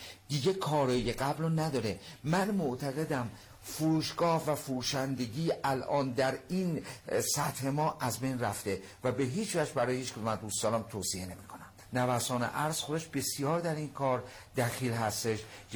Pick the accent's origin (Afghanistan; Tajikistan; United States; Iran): Iran; Karaj, Alborz; also born or lived in Garmsar; من چون پدرم کارمند وزارت دادگستری بوده، من در گرمسار به دنیا اومدم اما گرمسار رو ندیدم، چون یک ساله که بودم پدرم به کرج اومده